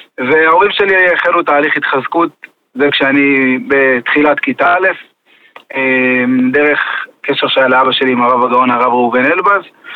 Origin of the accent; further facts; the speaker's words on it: Jerusalem, Jerusalem District, Israel; אני נולדתי בשכונת ארמון הנציב בירושלים לבית שאינו שומר תורה ומצוות. כך גדלתי, נכנסתי בכיתה א' בית ספר רגיל, יסודי, ללא שום ערכים שקשורים לדת.